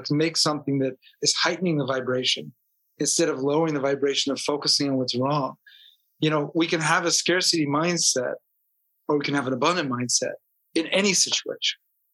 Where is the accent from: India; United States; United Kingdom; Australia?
United States; Phoenix, Arizona; I grew up in Arizona, in Phoenix